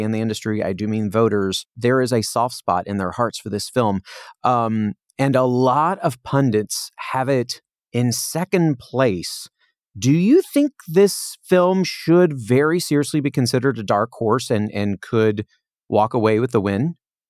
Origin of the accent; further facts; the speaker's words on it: Indiana, United States; now in Los Angeles, United States; you know, when you're a little kid growing up in Indiana, you don't know that there's a thing called this Oscar nominees luncheon until, you know, you get